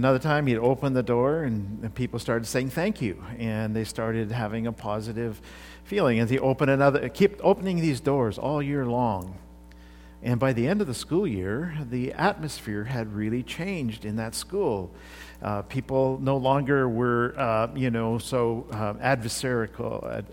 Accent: India; Ed was one of those uncles I grew up with in India.

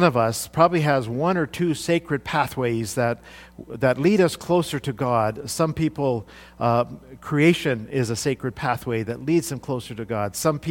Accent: India; When I was growing up in India, in the villages, we would sit down on a floor and worship on the floor.

